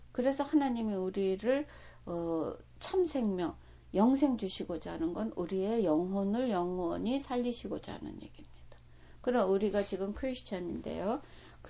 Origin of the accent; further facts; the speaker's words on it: South Korea; 한국에서 이렇게 사계를 맞으면서 그 태어나서 자라서 그리고 정말 뼈가 굵어진 그런 곳인데도